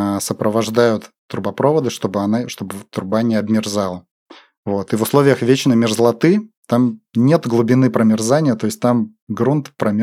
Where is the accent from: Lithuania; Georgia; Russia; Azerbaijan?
Russia; Chelyabinsk, Chelyabinsk Oblast; Я тоже, кстати, родом из Челябинска.